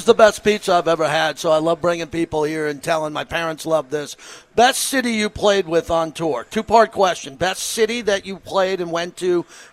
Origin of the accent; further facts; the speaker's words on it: Long Island, New York, United States; I grew up in Long Island, New York, with a heavy, heavy Jewish population.